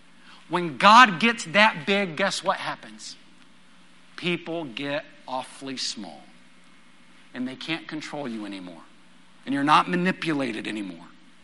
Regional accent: Texas, United States; We grew up in West Texas.

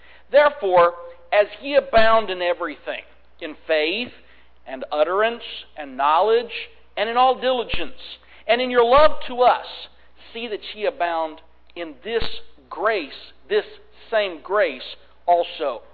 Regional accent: Cuernavaca, Morelos, Mexico; Many of you know that I grew up in Cuernavaca, Mexico.

